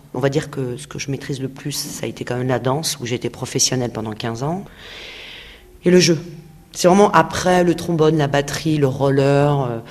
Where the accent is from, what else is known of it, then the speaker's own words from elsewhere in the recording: Noisy-le-Grand, Île-de-France, France; Je suis issue de Noisy-le-Grand et c'est une vie tellement difficile que, en plus de m'en sortir, d'avoir mes premiers contrats à 17 ans, de quitter ma cité